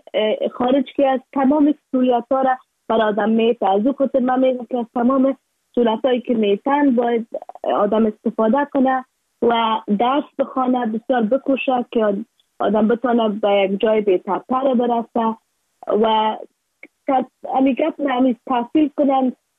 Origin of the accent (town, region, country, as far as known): Afghanistan